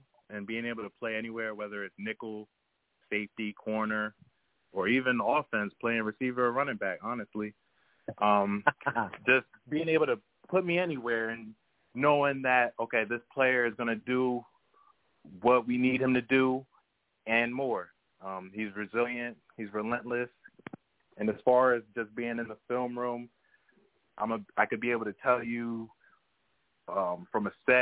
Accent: Hillsborough, New Jersey, United States; And would later on play for Hillsborough High School. I'm from Hillsborough, New Jersey.

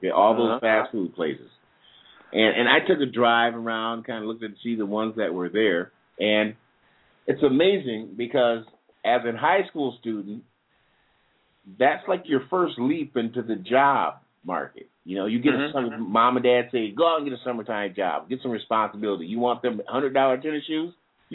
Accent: Minneapolis, Minnesota, United States; also born or lived in St. Paul; I grew up here. I'm from Minneapolis, Mr. Edwards. Born in St. Paul, raised in Minneapolis from 71 on.

